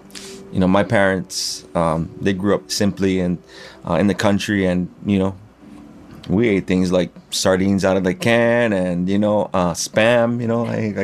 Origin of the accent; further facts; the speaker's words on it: Hawaii, United States; it's something that we grew up with in Hawaii, you know, I mean, doing outdoor parties and doing big luaus